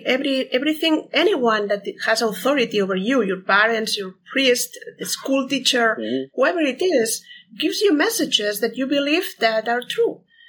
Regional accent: Barcelona, Catalonia, Spain; Yeah, I'm from Barcelona, from Spain. Different culture a little bit.

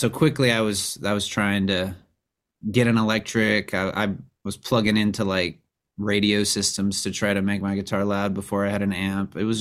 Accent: Lake Jackson, Texas, United States; now in Austin, United States; I did grow up south of Houston in Lake Jackson and spent my time growing up in the Houston area, and then moved to Austin for school and whatnot

